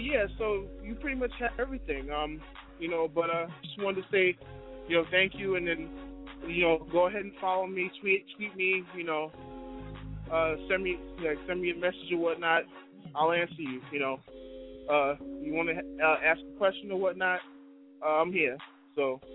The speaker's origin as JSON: {"language": "English", "region": "New York", "country": "United States", "tie": "born or raised there", "said": "pretty much me chronicling my story from, you know, growing up in Harlem or whatnot"}